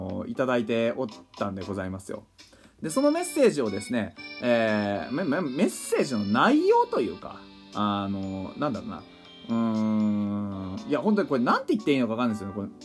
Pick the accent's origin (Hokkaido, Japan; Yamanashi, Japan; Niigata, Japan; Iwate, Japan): Hokkaido, Japan; で、僕、北海道民なんで、ちょくちょく聞くんですよね。